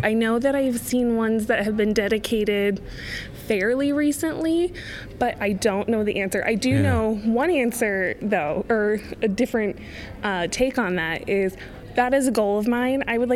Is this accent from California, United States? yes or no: no; Maryland, United States; born there; I was born in Maryland, outside of DC.